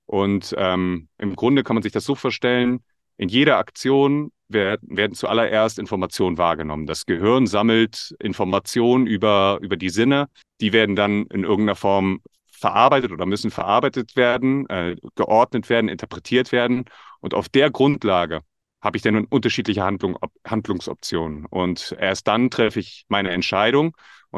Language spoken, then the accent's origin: German; Hamburg, Germany; Ich bin 30 Jahre alt. Ich komme aus Hamburg.